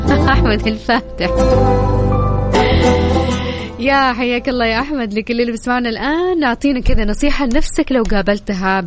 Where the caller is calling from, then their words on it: Riyadh, Riyadh Province, Saudi Arabia; من الرياض